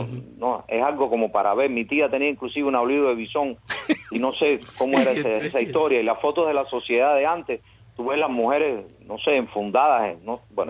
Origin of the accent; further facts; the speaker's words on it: Cuba; moved away; No, algún día regresaré a mi país. Yo salí de Cuba. Yo nunca me voy a ir de Cuba, claro.